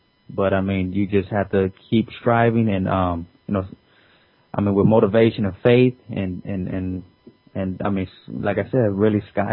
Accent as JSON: {"language": "English", "town": "Pomona", "region": "California", "country": "United States", "tie": "born there", "said": "I'm originally, you know, I was born in Pomona, California, but I've lived all over the place. You know, mix of Inland Empire."}